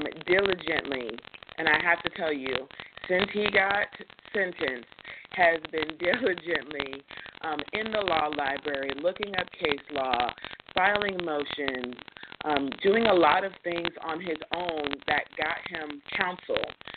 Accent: Tampa, Florida, United States; I'm from Tampa.

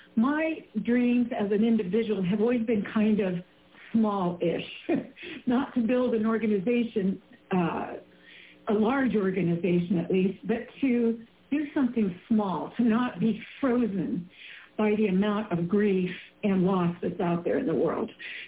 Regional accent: Nebraska, United States; accent: Midwestern twang; now in New Jersey, United States; I grew up in Nebraska, so you'll hear a little bit in Midwestern twang and points of view here. But I live in New Jersey now

